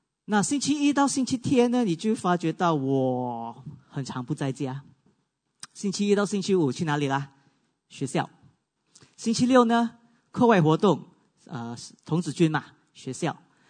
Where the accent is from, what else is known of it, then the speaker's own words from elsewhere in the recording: Guangdong, China; accent: Cantonese; 我们广东话是这么说。